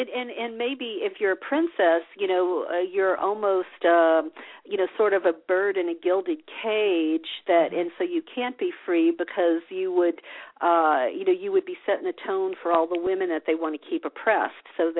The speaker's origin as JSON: {"language": "English", "country": "United States", "said": "not really the first thing we think about, I don't think, as American women."}